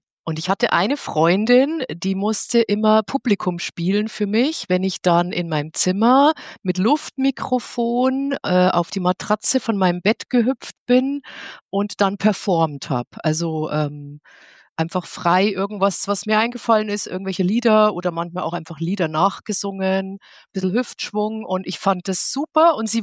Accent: Bavaria, Germany; ich bin sehr behütet aufgewachsen in Niederbayern auf dem Land. Und wir sind sehr katholisch auch erzogen worden.

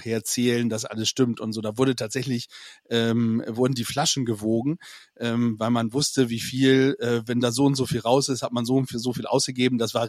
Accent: Bremen, Germany; tut mir als Bremer tatsächlich richtig weh

